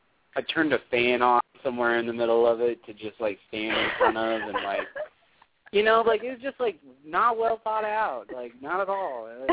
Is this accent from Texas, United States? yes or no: yes; Texas, United States; being growing up in Texas, it can be really easy to spot a Texan out of the room.